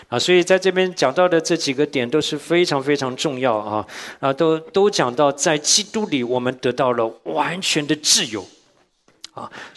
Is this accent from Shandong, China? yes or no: yes; Shandong, China; 我们山东人的杠子头就是又干又硬的